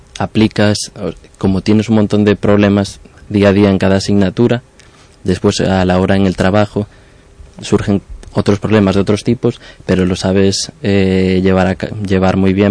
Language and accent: Spanish; Lugo, Galicia, Spain; Yo soy natal de Lugo.